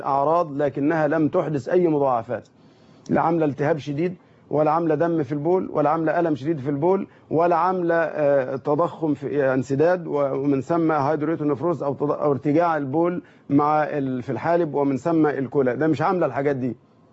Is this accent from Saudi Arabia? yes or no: no; Egypt; ياريتنا إحنا كمصريين نستوعبها